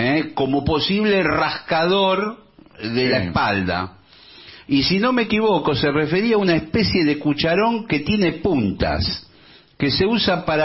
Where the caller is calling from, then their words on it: San José, Uruguay; soy de San José, Uruguay.